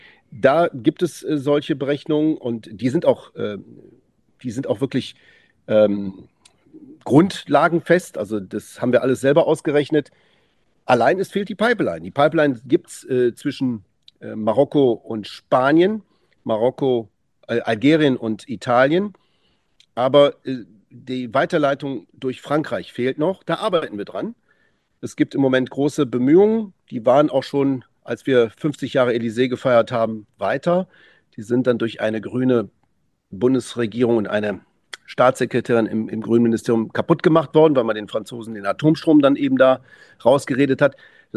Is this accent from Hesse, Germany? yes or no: no; Saarland, Germany; Als stolzer Saarländer